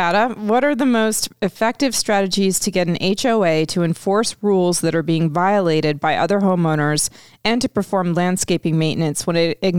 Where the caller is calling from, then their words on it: Florida, United States; Okay, I'm from … in Florida.